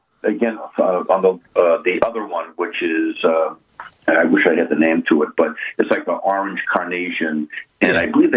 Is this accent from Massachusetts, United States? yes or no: yes; Scituate, Massachusetts, United States; You know, I grew up in Scituate